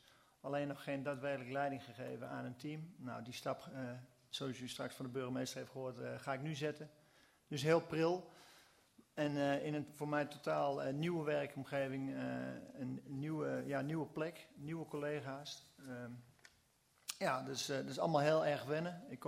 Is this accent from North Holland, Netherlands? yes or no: no; Deventer, Overijssel, Netherlands; 50 jaar oud. Ik kom uit Deventer.